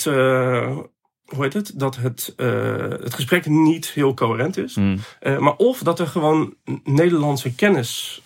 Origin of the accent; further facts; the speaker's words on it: Netherlands; ik ben Nederlander, ik woon in Nederland, ik spreek Nederlands.